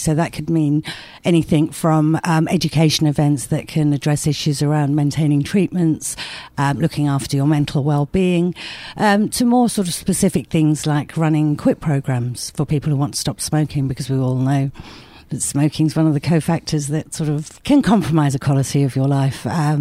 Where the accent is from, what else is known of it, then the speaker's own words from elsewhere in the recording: England, United Kingdom; I started off in England. Maybe you can guess by my accent.